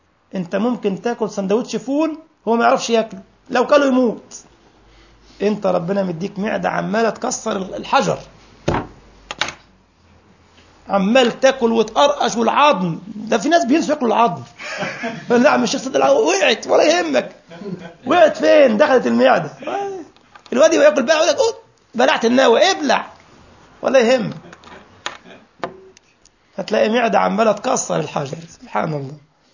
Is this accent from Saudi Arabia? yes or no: no; Egypt; now in Germany; لما أول لما دخلنا التليفون الأرضي في البيت في مصر